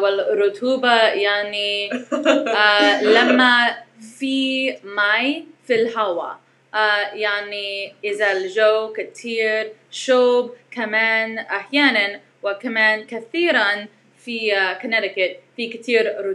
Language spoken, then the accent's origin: Arabic; the South, United States; Arabic is a second language; now in California, United States; في طفولتي أنا سكنت في جنوب أمريكا كمان فالرطوبة ما كانت مشكلة بالنسبة لي, بس الآن عشان أنا سكنت في كاليفورنيا لي 10 سنوات